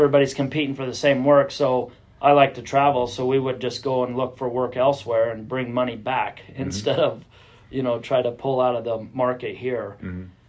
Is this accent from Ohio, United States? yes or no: no; Idaho, United States; So I was born in Bonner County, just not too far from here in the old Bonner General Hospital. Mm-hmm. So I'm 49, so I've lived here my whole life.